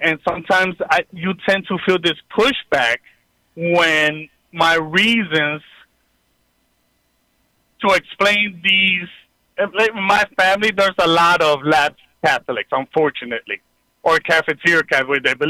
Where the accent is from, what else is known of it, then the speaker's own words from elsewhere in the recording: Puerto Rico; now in United States; I'm Puerto Rican, born and raised in Puerto Rico. My parents are Puerto Rican. I've been in the States now, over 40 years.